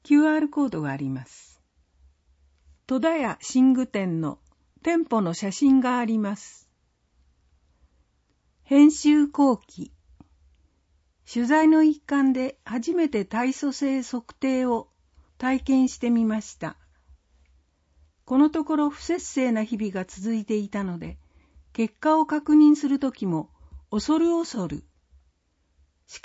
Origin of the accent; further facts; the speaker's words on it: Kimitsu, Chiba, Japan; 自分が生まれ育った君津に住む人や景色をカメラを通して知れる喜びを感じています